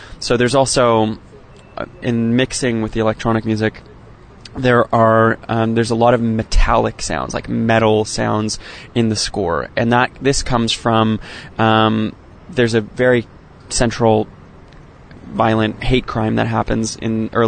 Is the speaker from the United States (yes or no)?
no; Newfoundland and Labrador, Canada; Newfoundland, which is my hometown and island off the east coast of Canada. And it's a very, like, Irish space.